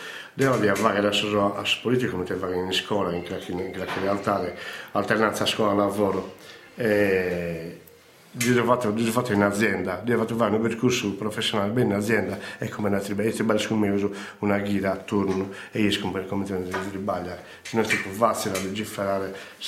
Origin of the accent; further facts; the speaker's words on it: Sardinia, Italy; Quindi sono sarda